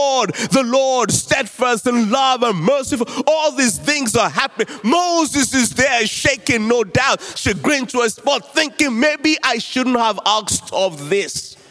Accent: Nigeria; I'm a Nigerian.

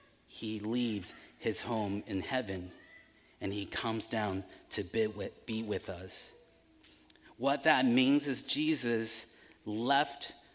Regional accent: Taiwan; also born or lived in Washington, D.C. / Midwest; now in United States; You know, I grew up in Taiwan, moved to D.C., live in the Midwest for a long time.

